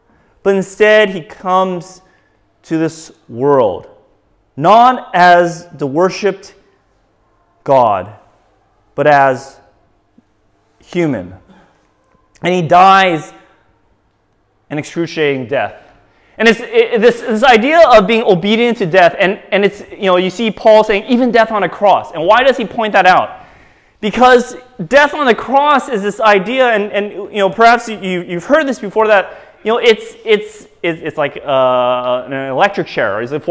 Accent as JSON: {"language": "English", "country": "United States", "said": "Now, for myself, I'm American, in case you did not know. I'm an American"}